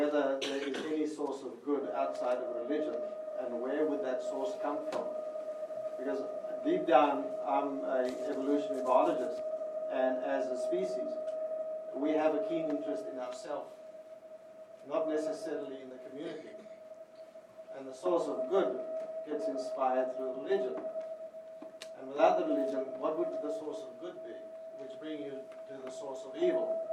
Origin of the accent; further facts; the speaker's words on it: South Africa; I'm from Africa, or South Africa.